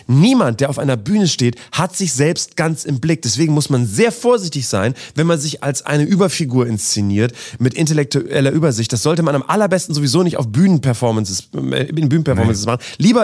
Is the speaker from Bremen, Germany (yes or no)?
yes; Bremen, Germany; ich komme auch aus Bremen-Nord.